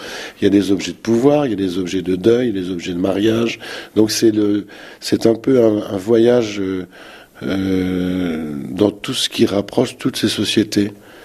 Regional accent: Grenoble, Auvergne-Rhône-Alpes, France; j'ai cherché d'abord dans ma ville natale, à Grenoble

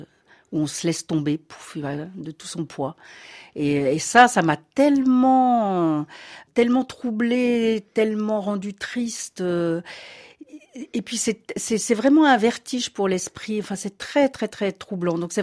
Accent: Switzerland; now in Paris, France; Alors bon, je suis suisse, mais j'habite depuis 30 ans à Paris, donc je suis quand même devenue un peu française.

